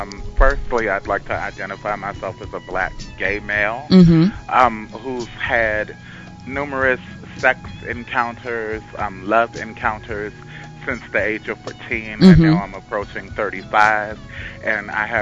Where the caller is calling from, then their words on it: Richmond, Virginia, United States; Richmond, essentially.